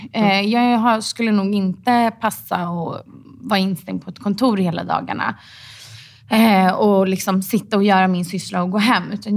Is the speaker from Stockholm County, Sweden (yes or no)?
yes; Stockholm, Stockholm County, Sweden; Jag är från Stockholm.